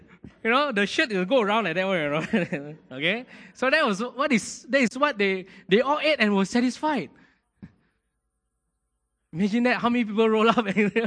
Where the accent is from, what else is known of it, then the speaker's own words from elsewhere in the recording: Ipoh, Perak, Malaysia; English is a second language; I come from Ipoh, right? And I stay in a place where it's Gunung Rapat, you know, it's a small little village, Chinese village.